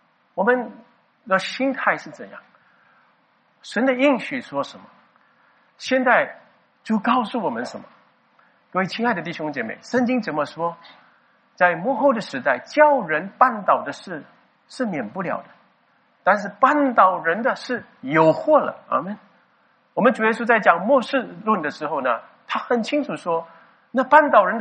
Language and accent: Chinese; China; now in Singapore; 我们从大陆进来的人要不要隔离14天啊？